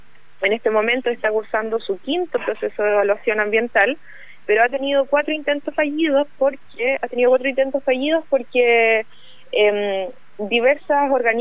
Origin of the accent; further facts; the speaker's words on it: Los Lagos, Los Ríos, Chile; la comuna de Los Lagos, ¿cierto?, que es de donde soy yo, Antilwe, Huehuelgue, que son pequeñas localidades que habitan río abajo